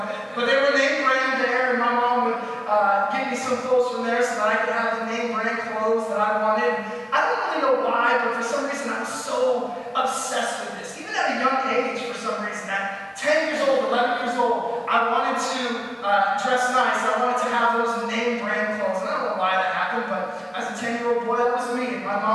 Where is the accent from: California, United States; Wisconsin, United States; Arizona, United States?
California, United States; Huntington Beach; And I was an HB kid. I wasn't really into surfing. I wasn't coordinated enough. But growing up in Huntington Beach, there is a style that you need to fit to.